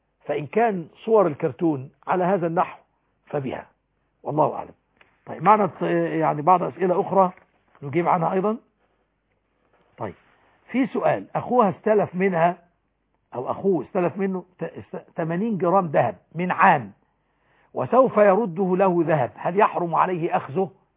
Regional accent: Egypt; وأن يجعل بلدنا مصر أمنا أمانا

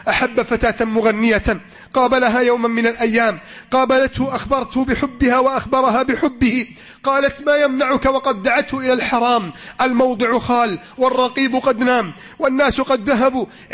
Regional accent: Egypt

